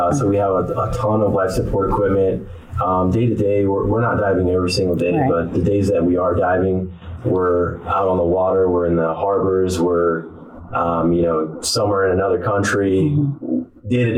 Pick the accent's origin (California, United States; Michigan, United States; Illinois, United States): Michigan, United States; Muskegon; I'm from Muskegon, Michigan. I originally joined the Navy back in 2000.